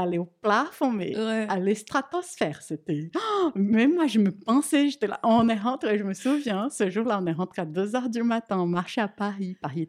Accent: Brazil; now in France; C'est une danse brésilienne de chez moi, typique.

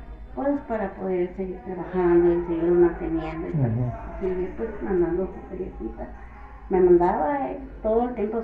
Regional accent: Naco, Sonora, Mexico; me fui para mi pueblo, para Naco, donde estaba mi papá. Y luego de ahí ya me fui, en 2007 me fui para Guanajuato.

